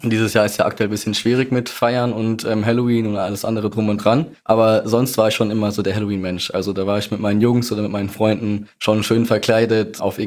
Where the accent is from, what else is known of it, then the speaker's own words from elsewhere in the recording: Mannheim, Baden-Württemberg, Germany; Ich bin 22 Jahre alt. Ich komme aus Mannheim.